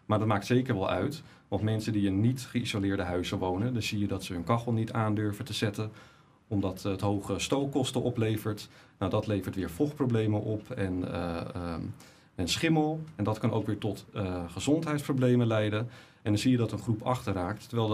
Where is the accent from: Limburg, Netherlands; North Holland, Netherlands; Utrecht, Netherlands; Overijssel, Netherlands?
North Holland, Netherlands; Haarlem; born there; ik ben geboren in Haarlem, ja.